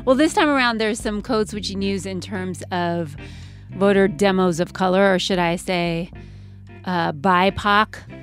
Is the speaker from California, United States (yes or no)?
yes; California, United States; no surprise, my home state, California